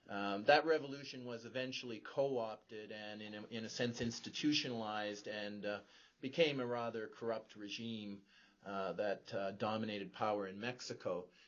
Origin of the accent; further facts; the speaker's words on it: Canada; as Canadian citizens, we don't use healthcare as a point of division between rich and poor.